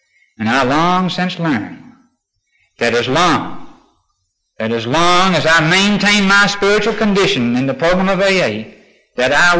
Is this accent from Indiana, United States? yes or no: no; North Carolina, United States; I went back to North Carolina, my home state.